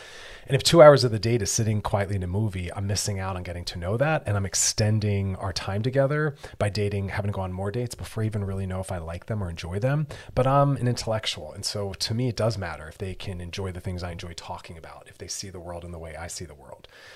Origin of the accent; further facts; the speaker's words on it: Philadelphia, Pennsylvania, United States; accent: Philly; You can hear my Philly accent in there.